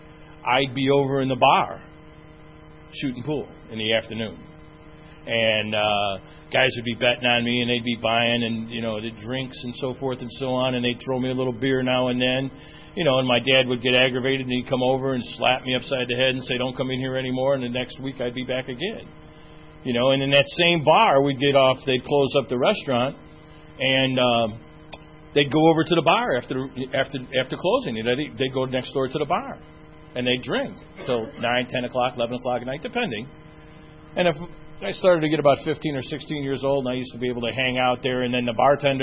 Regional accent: Chicago, Illinois, United States; I grew up in Chicago. I'm an Irish Catholic, and drinking was a way of life.

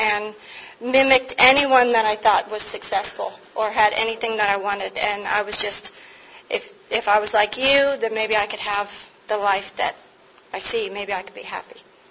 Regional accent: Pittsburgh, Pennsylvania, United States; And I'm from Pittsburgh. Al's from Pittsburgh, too.

